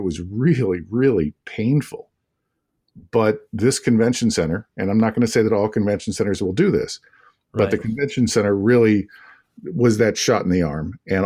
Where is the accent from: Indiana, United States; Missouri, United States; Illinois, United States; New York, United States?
Illinois, United States; Kankakee; I in a little town called Kankakee, Illinois, south suburbs of Chicago. We like to joke that the unofficial slogan is "It's not the end of the world, but you can see it from there."